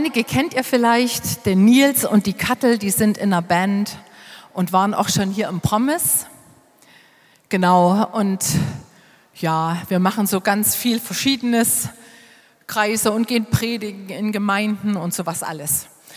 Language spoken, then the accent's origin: German; Nauenhain, Saxony, Germany; born there; Im Jahr 1964, da kam in dem kleinen Ort, wo ich geboren bin, Nauenhain bei Geithain, gibt es nur einmal in ganz Deutschland